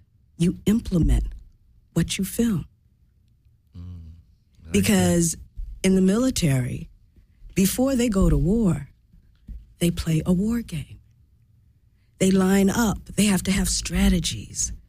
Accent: Chicago, Illinois, United States; I grew up in a very, well, I'm from Chicago, and I don't even need to say anymore.

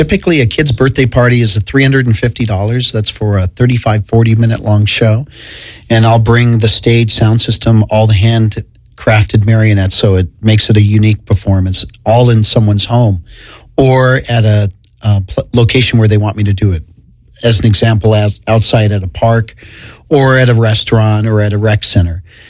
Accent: Redlands, California, United States; I started in my hometown in Redlands with the Y Circus.

